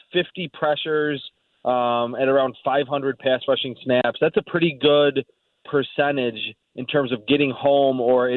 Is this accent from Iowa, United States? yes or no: no; Buffalo, New York, United States; accent: Buffalo; a lot of people will think I'm from Minnesota or I'm from Wisconsin, but the Buffalo area and the Midwest for some reason sound pretty similar.